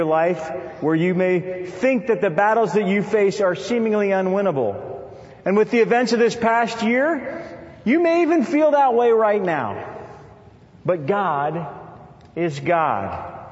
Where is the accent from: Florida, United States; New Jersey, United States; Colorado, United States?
Colorado, United States; I'm from Colorado, that's how we roll it out there.